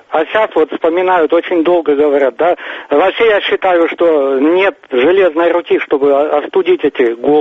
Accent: Tashkent, Uzbekistan; now in Moscow, Russia; Я сам из Ташкента, где, к сожалению, ее глушат. Вот, сейчас я в Москве.

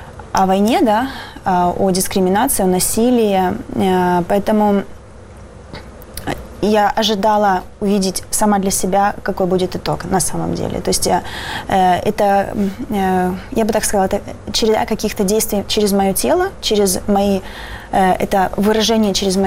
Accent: Kerch, Crimea, Ukraine; все это начиналось с моего родного города, с Керчи.

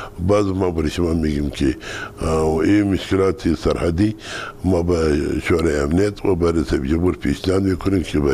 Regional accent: Kandahar, Afghanistan; ما از کندهار هستیم.

